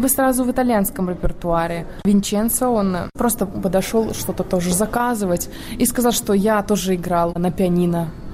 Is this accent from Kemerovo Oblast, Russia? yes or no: yes; Kemerovo, Kemerovo Oblast, Russia; born there; Все-таки одна путешествую с 17 лет. Я родилась в Кемерово, в Сибири.